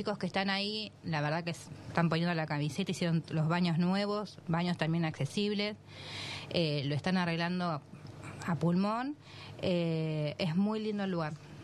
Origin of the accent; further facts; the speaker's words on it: Argentina; nosotros estamos en nuestros orígenes como personas, más que nada como argentinos, somos esto, el crisol